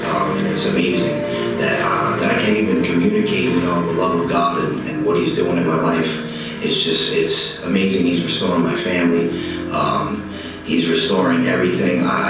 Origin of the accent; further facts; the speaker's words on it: Staten Island, New York, United States; I'm from Staten Island, New York. I've been at the Colony of Mercy for 7 months now.